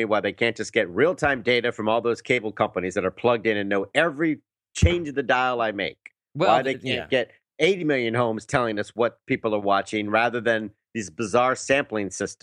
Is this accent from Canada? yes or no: no; United Kingdom; You know how the Brits are. I'm British, by the way.